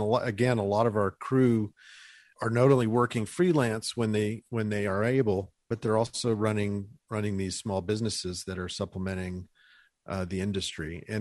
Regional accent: Texas, United States; now in El Paso, United States; I grew up in West Texas, out in the South Plains, and have really enjoyed moving to El Paso.

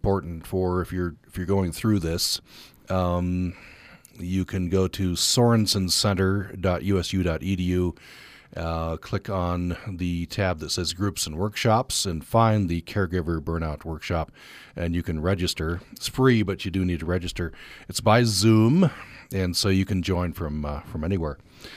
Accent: Vernal, Utah, United States; For example, Vernal is my hometown, so there I just did caregiver respite Vernal.

